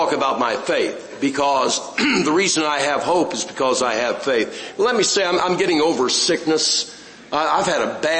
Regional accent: Illinois, United States; I'm from East Central Illinois, born in Champaign County, raised there on a farm, and live about 3 miles from the farm now.

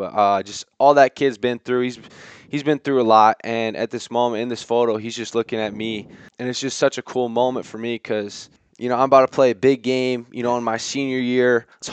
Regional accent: Iowa, United States; And it's just like growing up in Iowa, like you don't know any different.

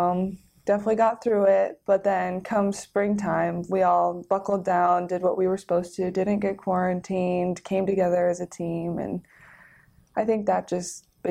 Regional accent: Berthoud, Colorado, United States; So I'm from Colorado. I'm from a really small town called Berthoud, Colorado. And from being from Colorado, I would always do outdoor activities such as hiking, going to lakes.

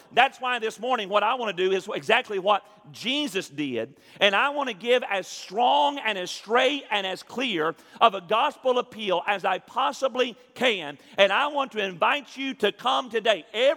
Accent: Milan, Tennessee, United States; The entire time I was growing up in Milan, Tennessee, I could get lost in my backyard.

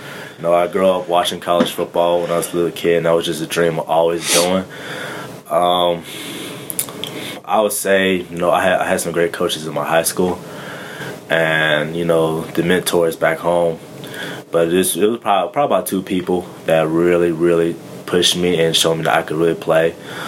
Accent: Jacksonville, Florida, United States; also born or lived in Rome, New York / Green Cove Springs, Florida; So, actually, I was born in Rome, New York, but I can't reclaim New York because I was on there for 6 months. So, you know, so I pretty much tell everybody from Jacksonville.

